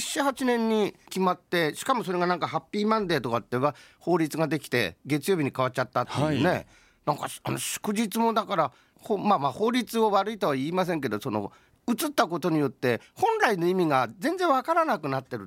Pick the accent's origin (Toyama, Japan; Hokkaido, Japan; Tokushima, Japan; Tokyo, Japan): Toyama, Japan; 小さい頃富山の生まれ育って